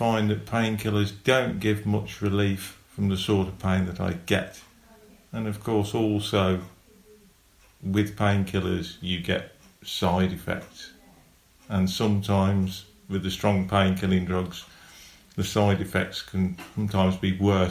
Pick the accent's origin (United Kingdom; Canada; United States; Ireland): United Kingdom; Scarborough, Yorkshire and the Humber; I was in agony when we got here because we come from Scarborough.